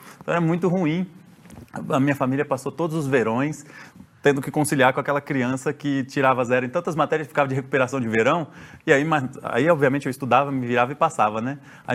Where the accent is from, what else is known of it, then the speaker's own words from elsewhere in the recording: Brazil; eu sou brasileiro, cara, não tem como eu conhecer tantos países do norte global